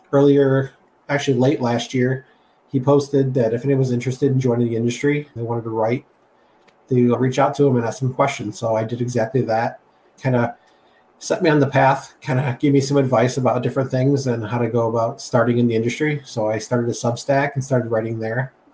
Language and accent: English; Toledo, Ohio, United States; Yeah, so as you mentioned, I grew up in the Midwest, was born and raised in Toledo, Ohio, went to Bedford High School in Temperance, Michigan